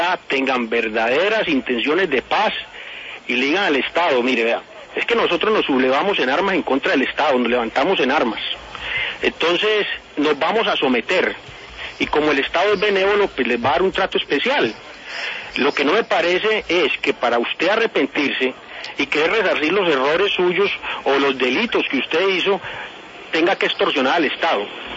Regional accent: Antioquia, Colombia; soy antioqueño y me duele mi tierra, la tierra que Dios me dio la fortuna de nacer en ella.

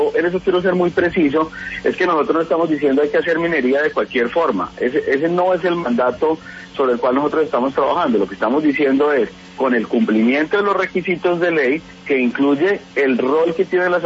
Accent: Colombia

